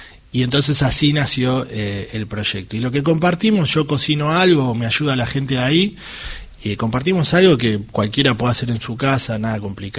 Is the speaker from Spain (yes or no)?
no; Argentina